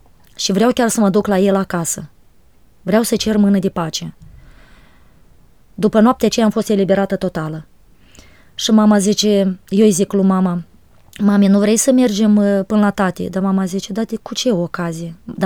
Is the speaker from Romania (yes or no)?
no; Micăuț, Strășeni District, Moldova; born there; Zic, vai, dar eu acolo m-am născut.